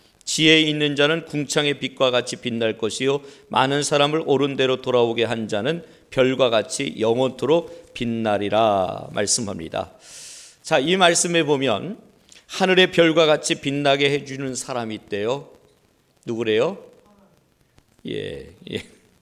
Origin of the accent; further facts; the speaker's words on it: Buyeo, South Chungcheong, South Korea; 수련회를 간 장소는 제가 태어나서 자란 부여, 충남 부여를 다녀왔습니다.